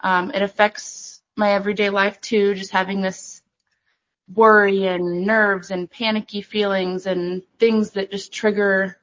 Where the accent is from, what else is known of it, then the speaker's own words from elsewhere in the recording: Illinois, United States; moved away as an adult; So I'm initially from Illinois, and I moved here last year. Yes, I was licensed for about 7 years from Illinois.